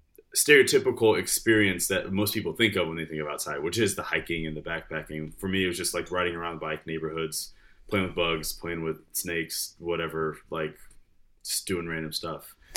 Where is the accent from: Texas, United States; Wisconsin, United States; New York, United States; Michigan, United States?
Michigan, United States; Detroit; So I grew up in Michigan. I was born in Detroit and spent a lot of time there, moved to the suburbs, then moved a lot after that.